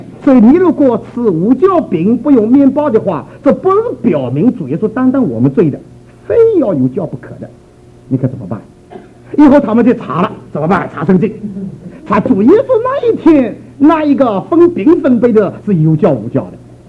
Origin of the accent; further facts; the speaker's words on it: Shanghai, China; also born or lived in Taiwan; now in United States; 我小的时候一直到大学毕业，除了我大学三年级在火车上实习离开我的家乡之外，离开上海之外，我南京也没有去过，杭州也没有去过，苏州也没有去过，我都留在安分守己，就留在上海。